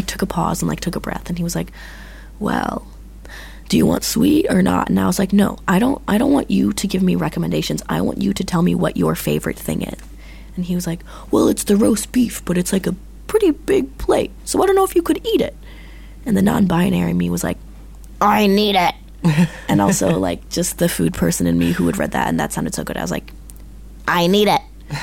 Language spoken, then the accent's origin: English; Midwest, United States; And some people get really annoyed with me because I'm from the Midwest. And so everyone in the Midwest is nice.